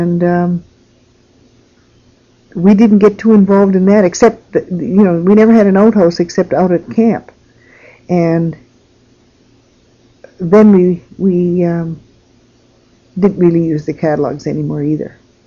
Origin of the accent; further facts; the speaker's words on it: England, United Kingdom; had to have a teapot because we are English and we always have tea.